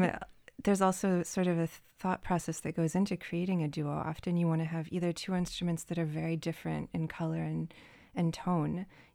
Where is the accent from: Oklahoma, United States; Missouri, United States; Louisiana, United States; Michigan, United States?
Michigan, United States; Traverse City; Yeah, I grew up in Traverse City, was born and raised here.